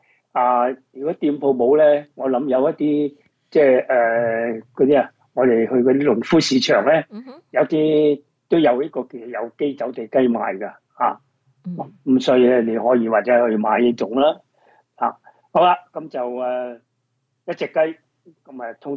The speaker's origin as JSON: {"language": "Cantonese", "country": "Hong Kong", "said": "但係我哋香港人或者廣東人咧叫生抽"}